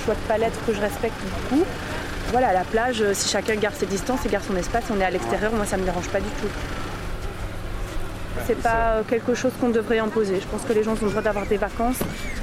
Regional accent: Belgium; Bah déjà, moi je suis belge, donc je sais pas si je suis très représentative.

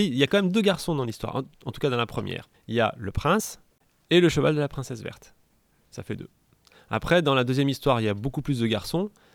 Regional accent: Montélimar, Auvergne-Rhône-Alpes, France; born there; Je suis né à Montélimar. Montélimar, c'est une ville qui est sur le Rhône, en région Rhône-Alpes-Auvergne. C'est la ville du nougat.

